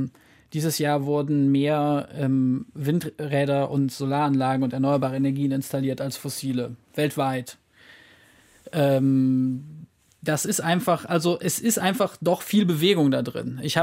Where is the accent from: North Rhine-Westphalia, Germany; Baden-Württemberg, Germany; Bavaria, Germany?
North Rhine-Westphalia, Germany; Cologne; Ich hatte in Köln hier, wo ich groß geworden bin, habe ich eine BUND-Jugendgruppe gegründet